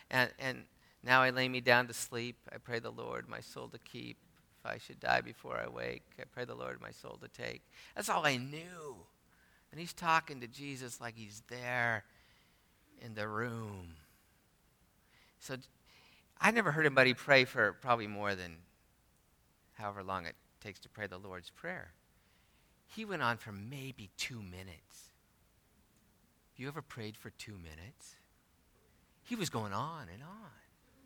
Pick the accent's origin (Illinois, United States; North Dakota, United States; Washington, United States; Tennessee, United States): Washington, United States; Bellingham; In line, he asked where I was from, and I said, "Of course, I'm from Bellingham."